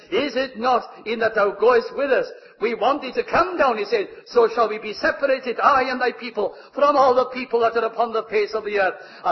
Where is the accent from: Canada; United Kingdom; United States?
United Kingdom; Llandewi Brevi, Wales; now in Cardiff, United Kingdom; When I came from Llandewi Brevi to Cardiff, I said, no bicycles. We now live in a busy city with big cars and so on and so on.